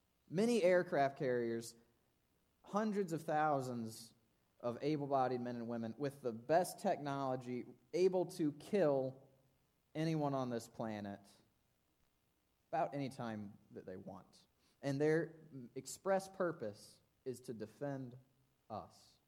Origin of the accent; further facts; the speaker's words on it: United States; I like being an American. I like being free. I like my liberty.